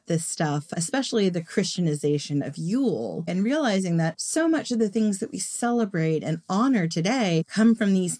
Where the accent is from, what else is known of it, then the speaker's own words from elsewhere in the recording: United States; I came from an Irish-Scottish tradition and an Italian tradition. And again, I'm American.